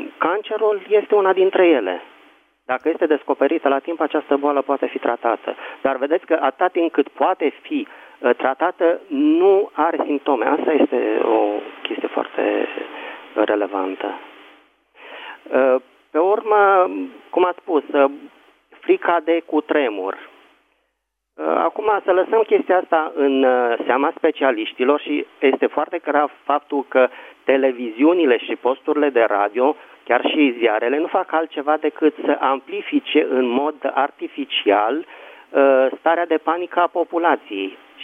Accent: Bucharest, Romania; din București.

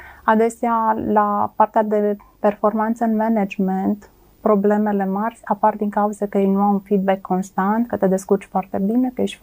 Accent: Romania; noi ca și români nu suntem foarte obișnuiți să dăm feedback-uri constructive.

